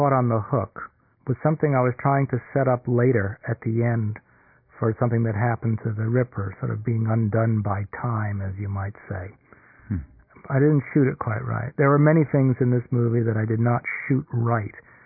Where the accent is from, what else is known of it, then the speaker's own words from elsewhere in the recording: New York, United States; I had never been to San Francisco. I'm from New York.